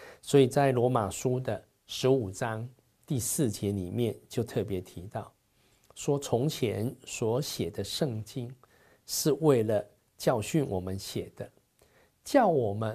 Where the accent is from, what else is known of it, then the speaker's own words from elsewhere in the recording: China; 我们中国人的一位很有名的这个皇帝